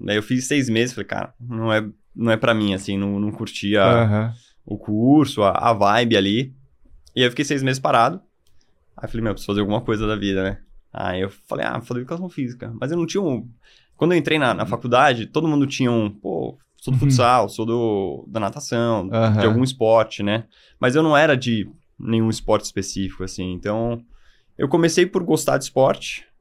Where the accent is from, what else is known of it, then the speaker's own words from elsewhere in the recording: Bugaçu, São Paulo, Brazil; Eu nasci em São Paulo, mas eu cresci em Bugaçu, que é aqui próximo de São Paulo, né? Uma horinha.